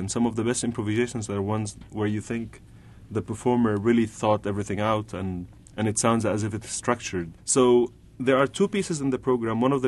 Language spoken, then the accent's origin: English; Damascus, Damascus Governorate, Syria; I grew up in Damascus, and my basic training was Western classical music.